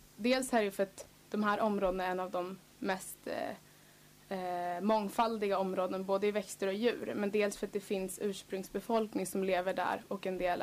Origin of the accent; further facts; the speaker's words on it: Sarayaku, Pastaza, Ecuador; eftersom jag kommer från Sarayaco så har jag länge under hela min uppväxt och hela mitt liv så har jag kämpat mot oljeutvinning i Amazonas.